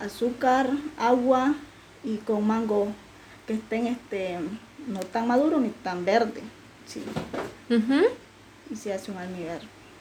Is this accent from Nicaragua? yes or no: yes; Nicaragua; tengo 22 años y soy de Nicaragua.